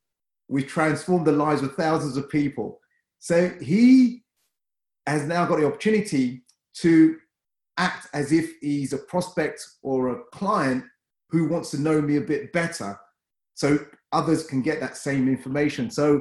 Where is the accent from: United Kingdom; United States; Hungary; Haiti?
United Kingdom; London; I was raised in South London. I went to a school in South London.